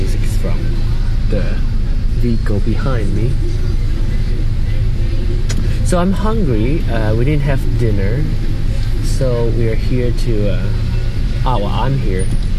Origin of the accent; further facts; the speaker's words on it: Penang, Malaysia; I'm from Penang, I grew up in Penang